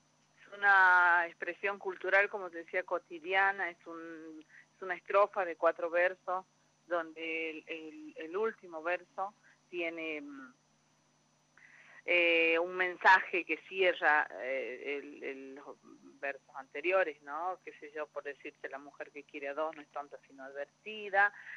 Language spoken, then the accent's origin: Spanish; Angastaco, Salta, Argentina; En Angastaco se llama mi pueblo, uh-huh. donde nací, donde crecí.